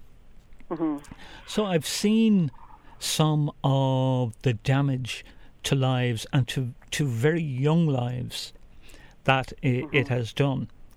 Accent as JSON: {"language": "English", "town": "Dublin", "region": "Leinster", "country": "Ireland", "tie": "born or raised there", "said": "I grew up in Fairview, and there was one off license on Phillipsburg Avenue, and as a child, you didn't go into it."}